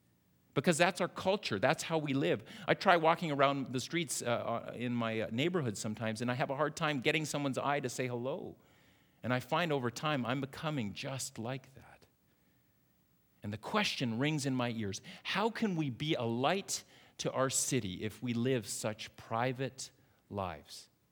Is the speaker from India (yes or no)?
no; Canada; That's my badge of honor as a Canadian.